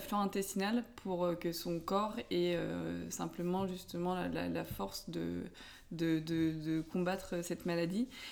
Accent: Chinon, Centre-Val de Loire, France; Alors, j'ai grandi à Chinon, donc c'est une petite ville de Touraine.

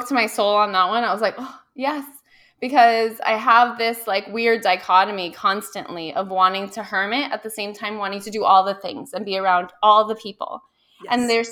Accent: Miami, Florida, United States; I grew up in Miami, so people say we don't have seasons, but as a native Miamian who's constantly outside, I do feel the little shifts

